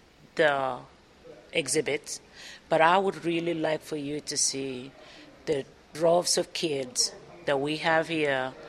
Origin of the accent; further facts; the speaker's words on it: Kenya; now in Kansas City, United States; No, I grew up in Kenya, in East Africa.